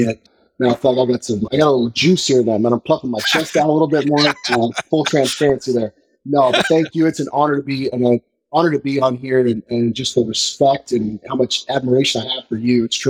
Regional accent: Albuquerque, New Mexico, United States; born there; So I was born in Albuquerque, New Mexico.

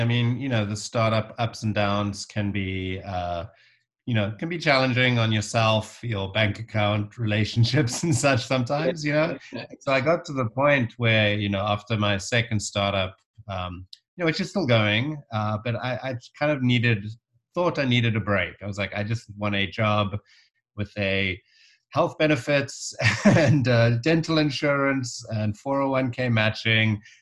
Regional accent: South Africa; also born or lived in London; I was born in South Africa, grew up there, and then kind of at university age started bouncing around to Europe and back. We'd study for a little bit in South Africa, go over to London, work in bars and such

